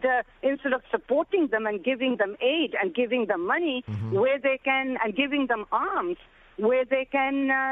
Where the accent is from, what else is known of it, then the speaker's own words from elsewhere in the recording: India; I'm originally from India.